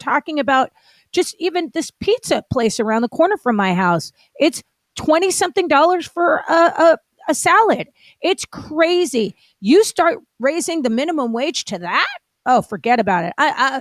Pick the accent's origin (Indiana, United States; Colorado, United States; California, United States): California, United States; I need to chime in here as a Californian who is going to suffer from this.